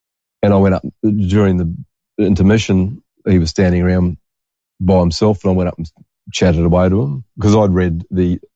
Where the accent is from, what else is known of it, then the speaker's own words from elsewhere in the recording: New Zealand; growing up in New Zealand about earthquakes and volcanoes, which are prevalent in New Zealand